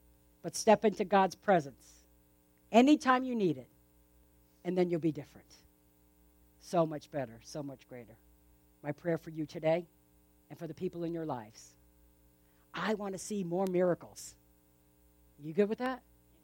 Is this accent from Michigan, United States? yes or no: no; East Providence, Rhode Island, United States; born there; I don't know why I was born in East Providence, Rhode Island.